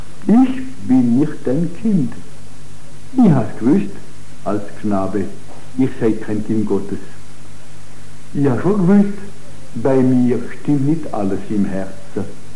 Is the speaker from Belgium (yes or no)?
no; Italy; German is a second language; Das ist ja unsere Not, wir sind Italiener, und das ist eine Not, Italiener zu sein.